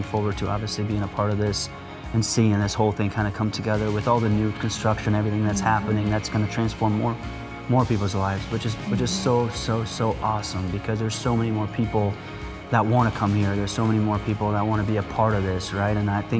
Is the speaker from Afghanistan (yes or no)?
yes; Afghanistan; And I'm a refugee from Afghanistan. I've lived the way those people live.